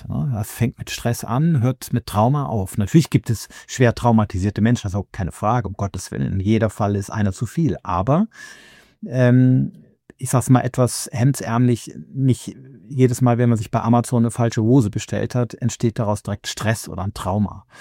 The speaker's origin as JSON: {"language": "German", "region": "Rhineland", "country": "Germany", "said": "Ich komme aus dem Rheinland"}